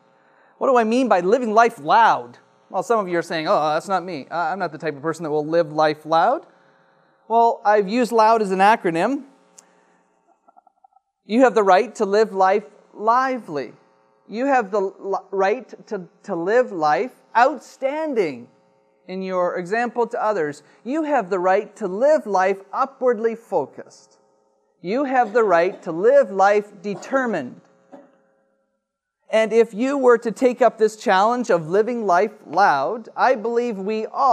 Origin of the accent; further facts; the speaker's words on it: Canada; As a Canadian trying to understand what is truth